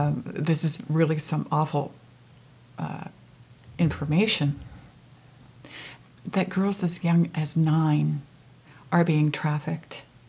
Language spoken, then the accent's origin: English; Canada; what do I or what can I as a Canadian citizen do, a member of this state?